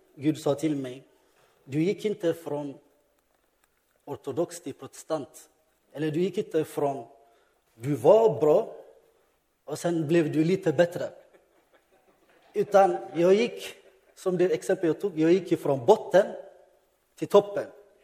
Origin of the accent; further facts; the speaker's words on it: Ethiopia; Eller för att jag är från Etiopien så jag får ingång från den kulturen.